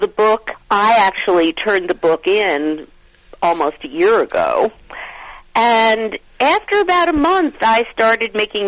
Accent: New York, United States; And I grew up in New York where everyone used to eat this Eastern European dish called noodle kugel.

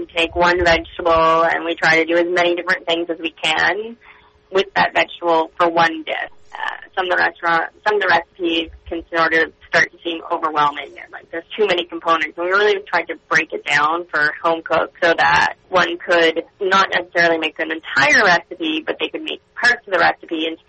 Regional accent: Canada; I am Canadian.

